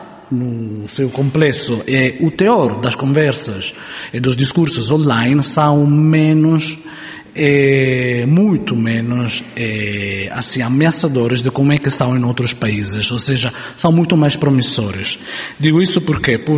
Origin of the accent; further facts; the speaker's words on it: Italy; Portuguese is a second language; now in Portugal; Vocês, como devem ter entendido pelo meu sotaque, não sou mesmo da vossa terra, mas já moro cá há uns anos.